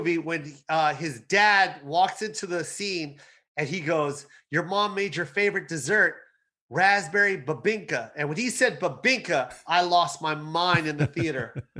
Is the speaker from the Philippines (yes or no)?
yes; Philippines; the pressure as a Filipino mom